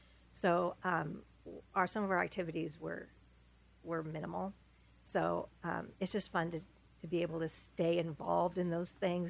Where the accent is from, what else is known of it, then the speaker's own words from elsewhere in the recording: Elliott, United States; I grew up in Elliott, and so I didn't live on the farm, but my grandparents both were on the farm, and so I consider myself a farm girl